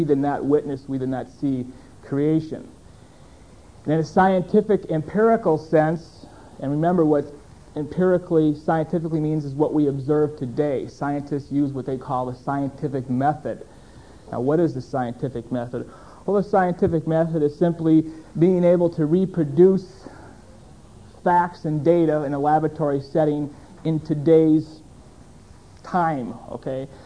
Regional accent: Milwaukee, Wisconsin, United States; I am a Polak from Milwaukee, as some people call me. Some people call me a cheesehead, and that's fine. We're from Wisconsin.

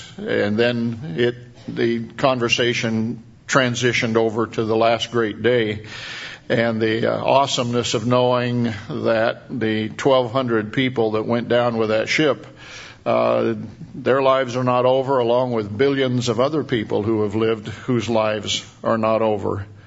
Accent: Pacific Northwest, United States; I grew up in the Northwest

